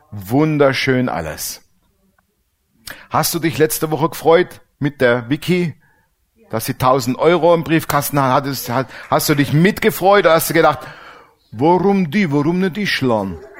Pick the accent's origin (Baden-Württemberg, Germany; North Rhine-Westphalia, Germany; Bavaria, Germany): Baden-Württemberg, Germany; Ich komme ja ursprünglich aus dem Schwäbischen.